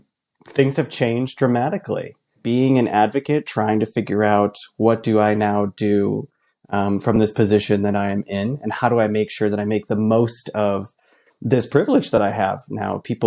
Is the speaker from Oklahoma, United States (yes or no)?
no; Michigan, United States; Not only do I talk about growing up in the Midwest, coming out, all of those feelings and thoughts and emotions that I was experiencing as a closeted kid up here in conservative Northern Michigan